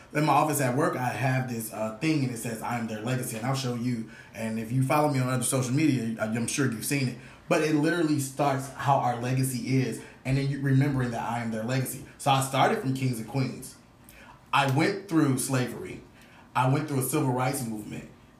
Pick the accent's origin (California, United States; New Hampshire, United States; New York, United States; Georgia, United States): California, United States; now in Virginia, United States; So, one thing is, I'm from California, and living in Virginia